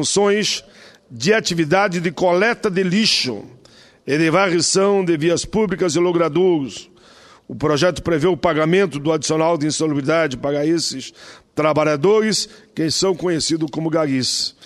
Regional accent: Caxias do Sul, Rio Grande do Sul, Brazil; born there; eu estive por várias vezes na região da Serra da Gaúcha, onde nasci, em Caxias do Sul

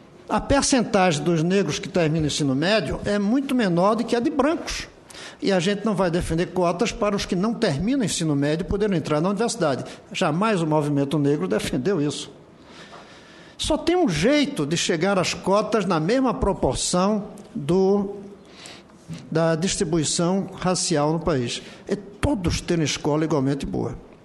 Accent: Recife, Pernambuco, Brazil; Eu sou de Recife, um lugar de muita negritude.

